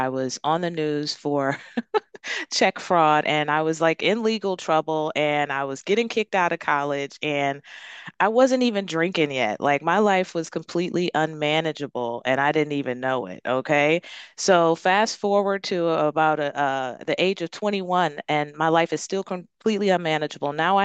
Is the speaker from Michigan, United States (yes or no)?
yes; Detroit, Michigan, United States; So I grew up in Detroit, Michigan. I was the youngest of three children